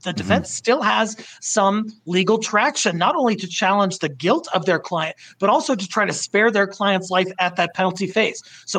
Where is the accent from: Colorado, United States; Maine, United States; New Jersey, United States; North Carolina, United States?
Colorado, United States; James Holmes in my home state of Colorado.